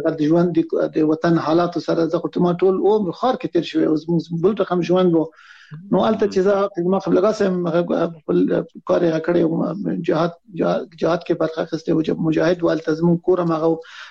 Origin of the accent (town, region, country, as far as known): Afghanistan; also born or lived in Islamabad, Pakistan